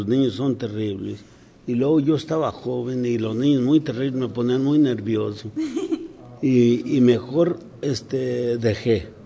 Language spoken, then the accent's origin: Spanish; Emiliano Zapata, Michoacán, Mexico; born there; Nací en Emiliano Zapata, Michoacán.